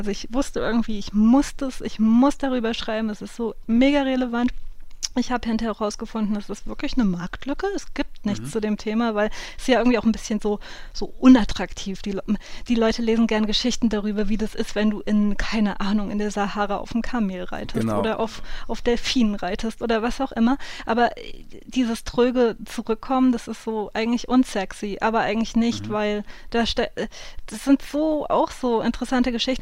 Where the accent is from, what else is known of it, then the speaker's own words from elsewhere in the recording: Hesse, Germany; wo ich aufgewachsen bin, in Südhessen.